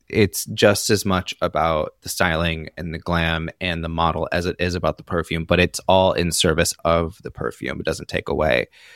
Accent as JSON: {"language": "English", "town": "Rockford", "region": "Illinois", "country": "United States", "said": "Rockford, Illinois."}